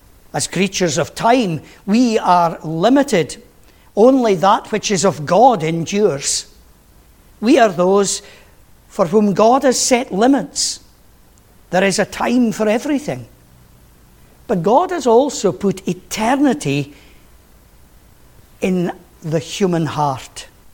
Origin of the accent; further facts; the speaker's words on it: Scotland, United Kingdom; I am Scottish through and through, I suppose.